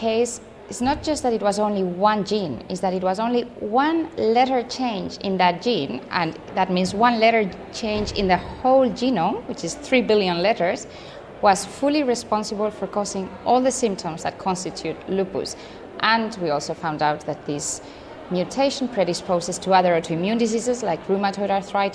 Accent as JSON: {"language": "English", "country": "Spain", "second_language": "English", "moved": "as an adult", "lives_now": "Canberra, Australia", "said": "I am from Spain."}